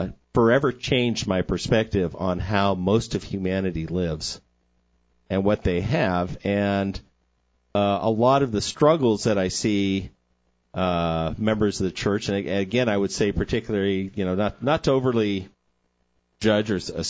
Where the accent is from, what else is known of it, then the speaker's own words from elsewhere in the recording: San Diego, California, United States; when I was growing up in San Diego, my father's standard threat for any of us kids, if we were misbehaving, is saying, you know, I'll take you down to orphanage in Tecate, Mexico